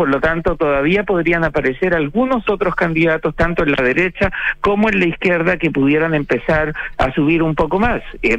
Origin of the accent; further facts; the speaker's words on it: Chile; a nosotros nos gusta como chilenos